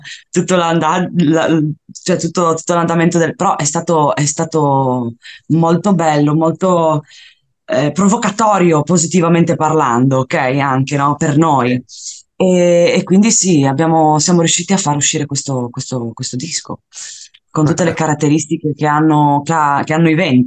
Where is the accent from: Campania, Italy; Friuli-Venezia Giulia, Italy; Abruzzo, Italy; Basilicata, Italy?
Friuli-Venezia Giulia, Italy; siamo italiani, siamo friulani, viviamo in una terra meravigliosa che è il Friuli, che è una terra di confine